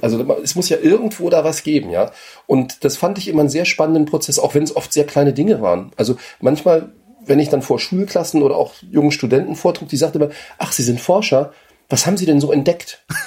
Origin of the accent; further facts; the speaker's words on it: East Berlin, Berlin, Germany; Also ich komme ja aus Ostberlin